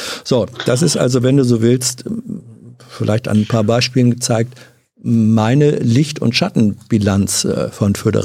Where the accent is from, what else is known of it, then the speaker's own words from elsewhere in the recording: Hanover, Lower Saxony, Germany; Also ich bin zwar in Hannover aufgewachsen. Manche nennen das ja auch ein niedersächsisches Dorf